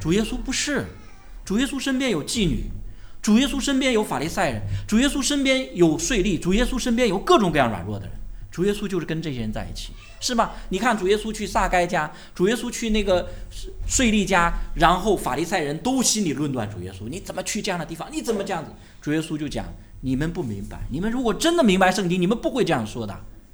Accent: China; 就是我们中国人是特别受孔孟之道的影响

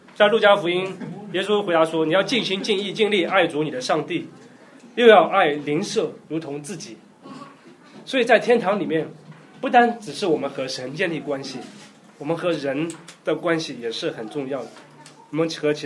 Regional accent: Shanghai, China; 因为很多人说我们上海人就好像老鼠一样，每天出门都是钻进一个地洞里面

